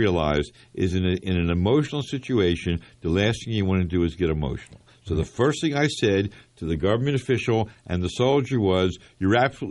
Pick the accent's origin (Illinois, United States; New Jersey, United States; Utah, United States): New Jersey, United States; Camden; I was born in Cooper Hospital in North Camden. We were dirt poor. We lived in North Camden.